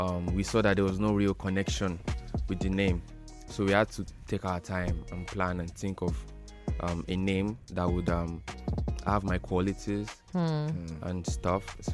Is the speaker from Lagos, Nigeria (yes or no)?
yes; Alagbado, Lagos, Nigeria; Born and raised in Alagbado, Lagos.